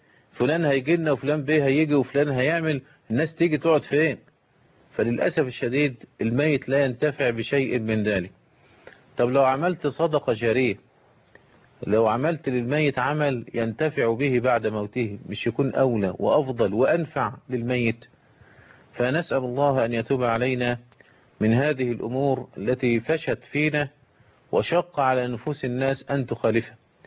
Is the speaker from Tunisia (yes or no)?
no; Egypt; عندنا في مصر مثلا زي ما بنقول عيد وفاء النيل